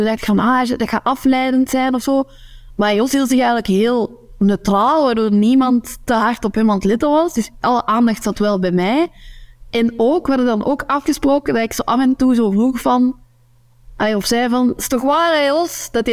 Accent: Antwerp, Belgium; accent: Kempish; now in West Flanders, Belgium; ik woon nu zelf in West-Vlaanderen, al 3 jaar. En dat is echt... Ik spreek mijn Kempisch accent. Maar de Kempen, de Noorderkempen, ligt in de provincie Antwerpen.

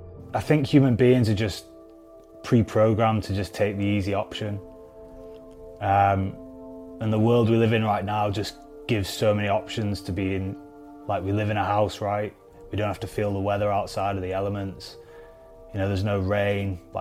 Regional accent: Preston, North West England, United Kingdom

